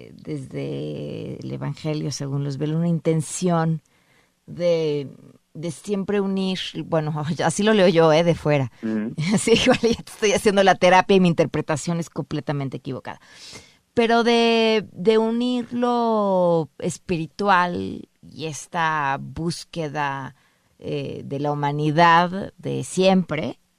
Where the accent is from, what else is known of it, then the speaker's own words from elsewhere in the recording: Mexico; ¿qué es ser mexicano? ¿Qué somos los mexicanos?